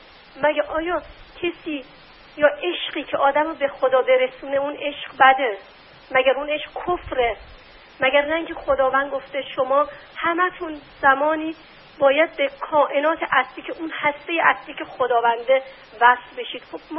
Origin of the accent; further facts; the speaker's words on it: Iran; ما آذری هستیم، آذری هم نباشیم، لور باشیم، ترک باشیم، گیلکی باشیم، هر چی باشیم محب علی هستیم